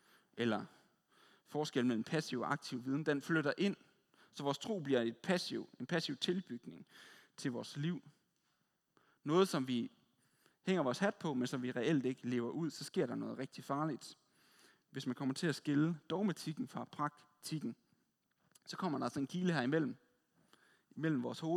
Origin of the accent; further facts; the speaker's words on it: West Jutland, Denmark; Jeg kommer fra Vestjylland